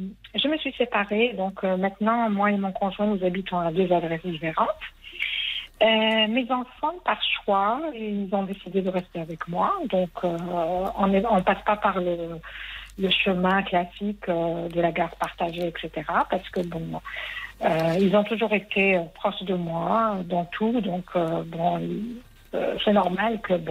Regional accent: Algeria; moi je viens pas de France, donc moi je suis originaire d'Algérie.

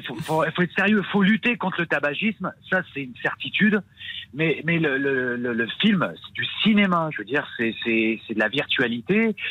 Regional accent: Corsica, France; Dites rien sur la Corse, parce que je suis corse.

